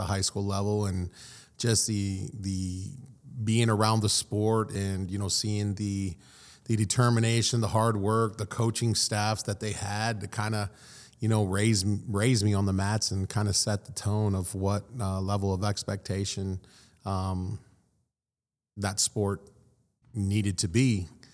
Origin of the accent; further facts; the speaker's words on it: Syracuse, Indiana, United States; born and raised in Syracuse, Indiana, otherwise known as Wallasey. Most people know it as Wallasey rather than Syracuse.